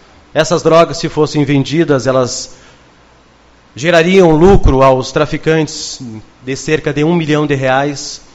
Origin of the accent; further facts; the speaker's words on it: Uruguaiana, Rio Grande do Sul, Brazil; sou de Uruguaiana. E receber o reconhecimento da terra natal